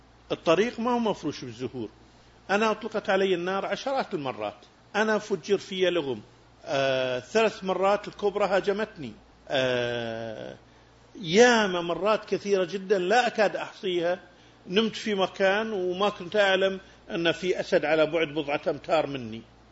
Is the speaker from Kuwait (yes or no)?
yes; Kuwait; قلت لهم أنا من الكويت والكويت بأرض مكة